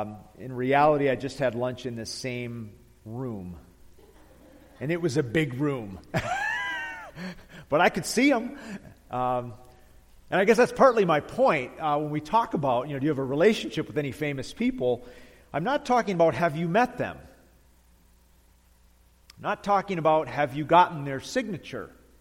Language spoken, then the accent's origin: English; Detroit, Michigan, United States; Growing up in Detroit, I collected a lot of signatures, right?